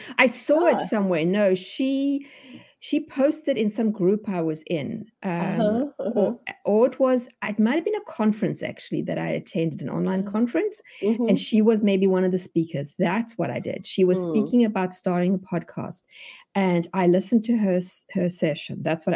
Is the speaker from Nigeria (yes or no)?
no; South Africa; moved away as an adult; now in United States; so you can hear from my accent, I am not American. Well, I am now, but not originally. So I come from South Africa. We moved here 20 years ago now.